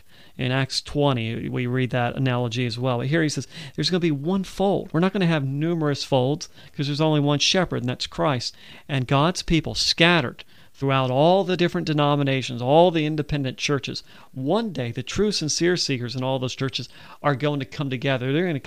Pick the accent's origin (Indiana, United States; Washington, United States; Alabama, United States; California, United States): Alabama, United States; accent: Southern; moved away as an adult; And he said, where are you from? I said, Alabama. I'm from Alabama. And he said, what are you doing up here in Connecticut? I said, well, I came here to study the Bible with you.